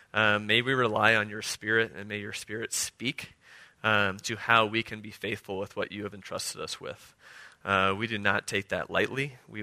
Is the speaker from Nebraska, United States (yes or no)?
no; Illinois, United States; I grew up in Illinois.